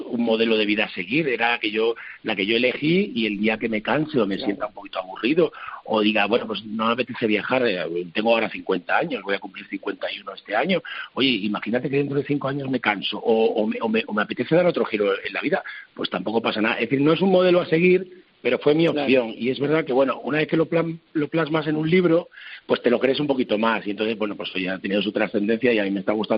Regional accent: La Puebla de Sancho Pérez, Extremadura, Spain; Mira, pues yo estoy en un pueblecito, en mi pueblo, la Puebla de Sancho Pérez, que es de la provincia de Badajoz. Estoy aquí con mi familia.

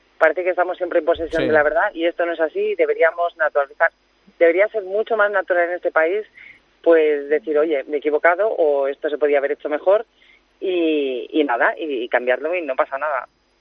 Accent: Madrid, Community of Madrid, Spain; yo me alegro como madrileña

